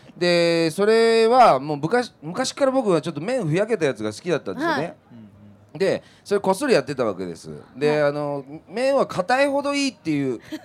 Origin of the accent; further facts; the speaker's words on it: Yamanashi, Japan; moved away as an adult; now in Tokyo, Japan; で一人暮らしを、そうそう、山梨から上京して一人暮らしを始めて